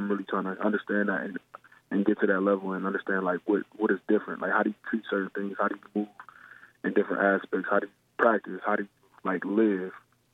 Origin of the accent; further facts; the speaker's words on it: Canton, Ohio, United States; I'm from Canton, Ohio. It's a small city. It's a football town, but it's not really the best area as far as living. It's a lot of violence and a lot of things like that.